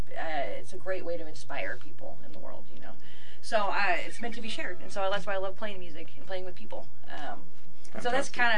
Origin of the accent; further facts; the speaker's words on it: Bellingham, Washington, United States; I'm from Bellingham, Washington.